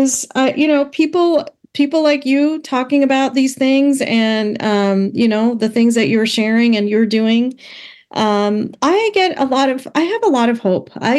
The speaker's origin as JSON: {"language": "English", "region": "Alabama", "country": "United States", "tie": "born or raised there", "said": "because I grew up in Alabama"}